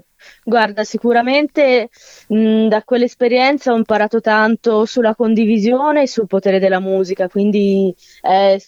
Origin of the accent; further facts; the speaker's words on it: Lido di Camaiore, Tuscany, Italy; Io vengo dalla Toscana, dal Lido di Camaiore.